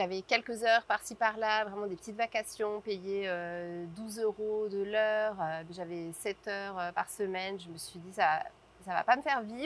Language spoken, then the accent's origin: French; Auvergne-Rhône-Alpes, France; moved away as an adult; also born or lived in New York, United States; Alors de... à la base, je suis originaire de Lyon.